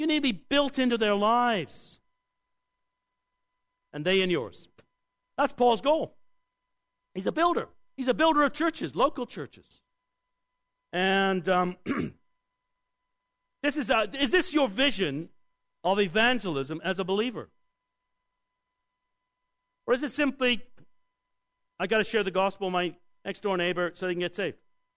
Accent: Canada; the more I'm reminded, I'm a Canadian.

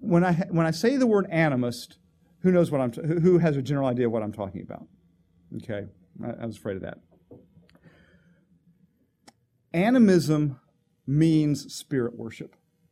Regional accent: Miami, Florida, United States; For example, I grew up in Miami.

